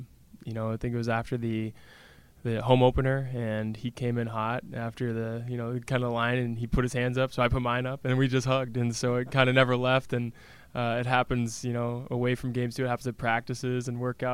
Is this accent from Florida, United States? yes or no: no; Alaska, United States; know, Alaskans, we really love that, you know, chip on our shoulder to just show the world that even we're from Alaska, we're proud to be here